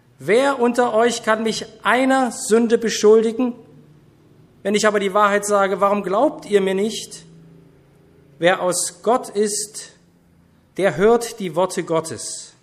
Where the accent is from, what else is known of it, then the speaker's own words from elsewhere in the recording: Bernstadt, Saxony, Germany; also born or lived in Dresden; now in Osnabrück, Germany; Und ich bringe euch Grüße mit von meiner Gemeinde aus Osnabrück. Ich komme ja auch aus Sachsen, und zwar ursprünglich aus Bernstadt und dann aus Dresden.